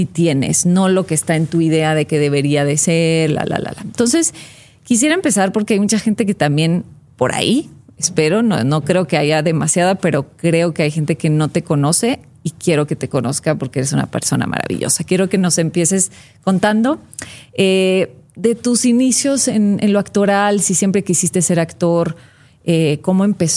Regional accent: Sonora, Mexico; moved away as an adult; now in Mexico City, Mexico; Yo llegué a la Ciudad de México cuando tenía 20 años.

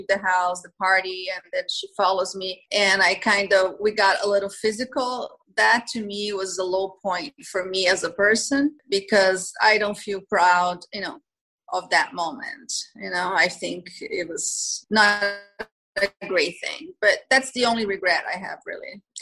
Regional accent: Brazil; I'm originally from Brazil.

